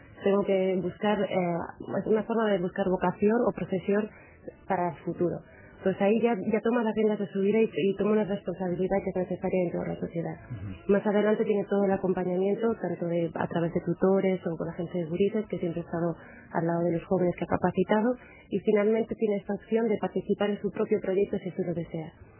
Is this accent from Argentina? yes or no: no; Spain; born there; yo como española la verdad no lo veo tan idílico, porque yo nací en España hace 13 años